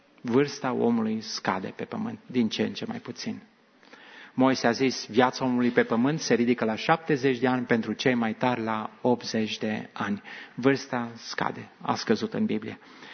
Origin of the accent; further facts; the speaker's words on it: Romania; moved away; Noi suntem români, știm puțină sau mai multă engleză, copiii noștri, copii de români, crescuți aici, născuți aici mulți dintre ei